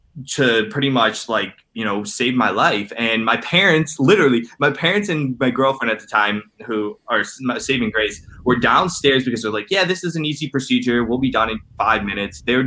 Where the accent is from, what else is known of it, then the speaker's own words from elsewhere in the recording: Cleveland, Ohio, United States; Yeah, honestly, so I'm 29. I'm from Cleveland, Ohio.